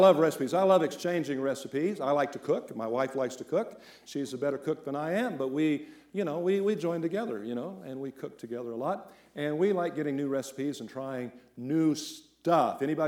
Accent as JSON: {"language": "English", "region": "Virginia", "country": "United States", "said": "But I'm not from the Southwest. I think they must be big in the Southwest. Back in Virginia, we didn't have buttermilk pies."}